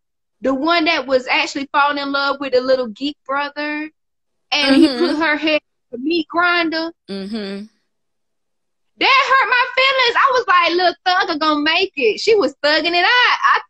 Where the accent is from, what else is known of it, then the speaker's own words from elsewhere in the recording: Dublin, Georgia, United States; even though I am from Dublin